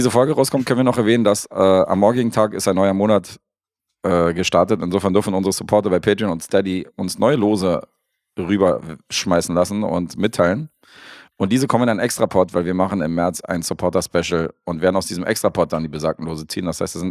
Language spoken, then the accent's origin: German; Serbia; Film aus Serbien für Lukas, Parada. Da gibt es mal einen Film aus meiner Heimat.